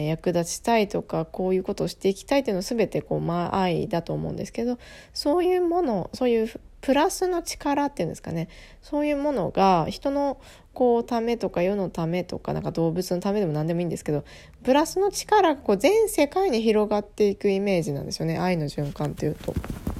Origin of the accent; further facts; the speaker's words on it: Hokkaido, Japan; now in Tokyo, Japan; 私北海道出身なんで、クモとかスズメバチとかですね、そういう結構、虫には慣れてきた方のタイプではあると思うんですけど